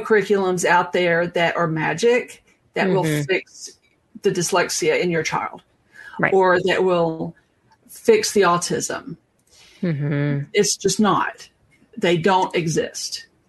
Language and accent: English; the South, United States; I'm from the South. We eat grits.